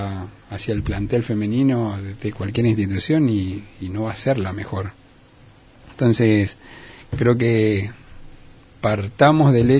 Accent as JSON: {"language": "Spanish", "region": "Chaco", "country": "Argentina", "said": "Soy de acá."}